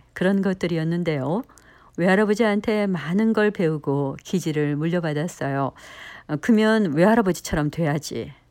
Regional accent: Minnesota, United States; 저는 미국 미네소타에서 나고 자랐지만

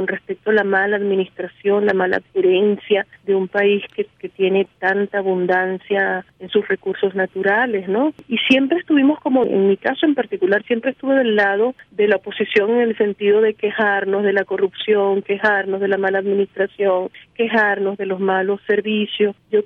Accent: Venezuela; los venezolanos hemos ido a las urnas a votar. O sea que nuestra naturaleza como venezolanos es ser un país demócrata.

